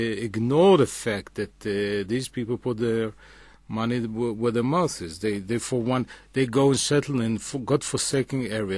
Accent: Jerusalem, Jerusalem District, Israel; English is a second language; And you see many more orange stripes, especially here in Jerusalem, my hometown.

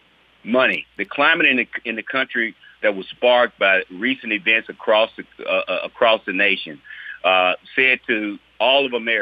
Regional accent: Mississippi, United States; I was a black man growing up in Mississippi

